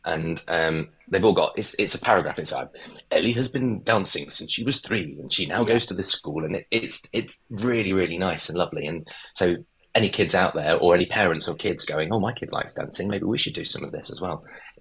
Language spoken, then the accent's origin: English; Leicester, East Midlands, United Kingdom; Growing up in Leicester, I was part of the Haymarket Young People's Theatre.